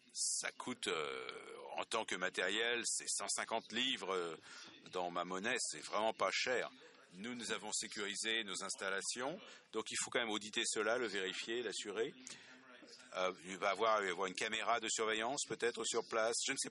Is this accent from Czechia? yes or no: yes; Czechia; je suis de la République tchèque.